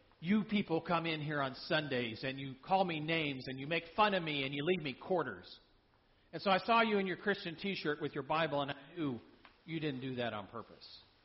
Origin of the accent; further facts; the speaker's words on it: Texas, United States; I'm from Texas, so I have this lightweight jacket, and it's wintertime in Washington, D.C., so it's cold, cold outside in the part of February.